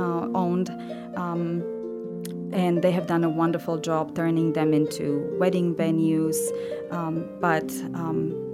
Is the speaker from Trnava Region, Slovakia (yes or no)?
no; Žilina, Žilina Region, Slovakia; also born or lived in Bratislava; So when we travel from the capital where I lived later on to Žilina, to my hometown, I think there are about 3 or 4 castles just along the highway.